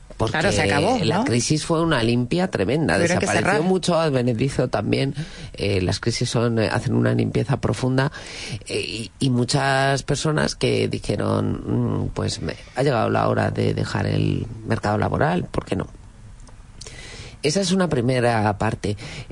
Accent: Ávila, Castile and León, Spain; Sí, yo soy de Ávila, por ejemplo, y hay muchas personas que viven en Ávila y trabajan en Madrid.

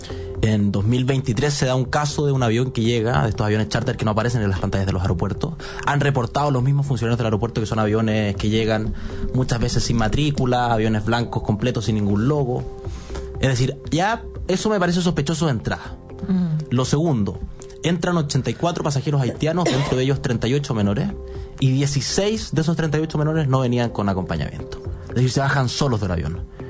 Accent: Araucanía, Chile; yo soy de la Araucanía

